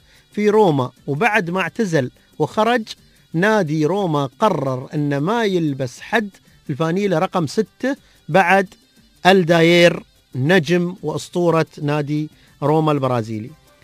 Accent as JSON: {"language": "Arabic", "region": "Dubai", "country": "United Arab Emirates", "said": "عشان تعرف شو اللي مستوي عندنا في الإمارات وفي دبي"}